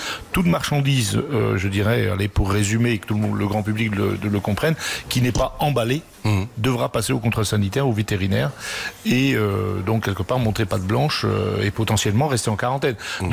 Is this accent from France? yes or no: yes; Brittany, France; ce qui me dérange dans le Brexit, moi, le breton que je suis, c'est que la Bretagne va se retrouver bien plus désenclavée qu'en 1970